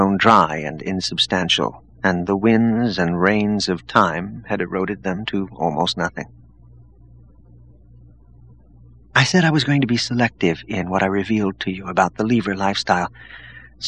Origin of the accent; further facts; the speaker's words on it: Great Plains, United States; I grew up out in the Great Plains, Jared, but it's not all cornfields, even today.